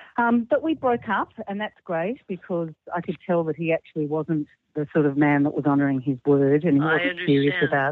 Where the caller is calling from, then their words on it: Australia; I'm calling from Australia.